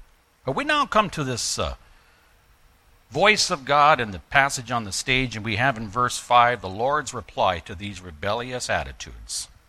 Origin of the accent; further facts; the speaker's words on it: Minnesota, United States; As I mentioned, I'm from the Iron Range. I don't know how many times I died up there, could have died.